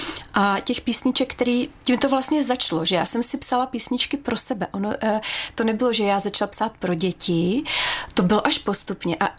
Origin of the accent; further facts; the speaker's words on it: Pardubice, Pardubice Region, Czechia; protože jsem z Pardubic